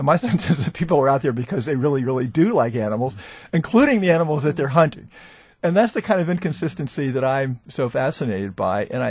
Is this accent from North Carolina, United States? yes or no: yes; North Carolina, United States; I've hung around with, and I'm from Western North Carolina, and I've hung around with coon hunters and been out with coon hunting.